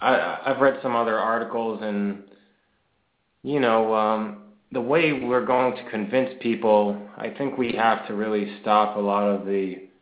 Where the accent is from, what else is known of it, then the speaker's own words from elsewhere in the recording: New Jersey, United States; I grew up in New Jersey.